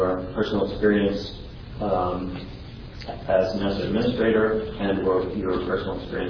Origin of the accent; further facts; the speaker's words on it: Philadelphia, Pennsylvania, United States; from Philadelphia.